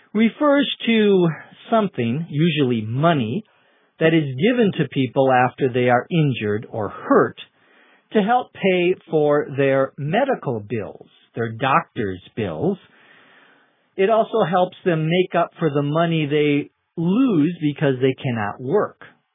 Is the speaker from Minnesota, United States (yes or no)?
yes; Minnesota, United States; which is just next to my home state of Minnesota in the north central part of the U.S., what we call the upper Midwest.